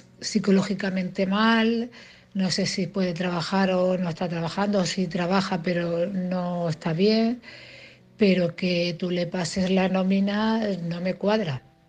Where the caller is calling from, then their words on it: Cartagena, Region of Murcia, Spain; de Cartagena.